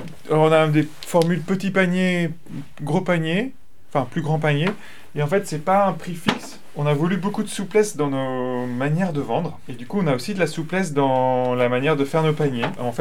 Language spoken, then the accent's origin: French; Pays de la Loire, France; Je suis presque de la Mayenne, quoi. Je suis là depuis tout petit.